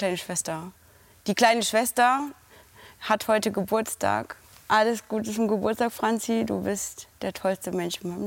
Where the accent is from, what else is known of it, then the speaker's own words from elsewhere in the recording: Netherlands; Aber das ist so mein Zuhause auch. Also ich bin da aufgewachsen in Holland, habe da sehr viele Ferien verbracht, habe da als Studentin Surfkurse gegeben.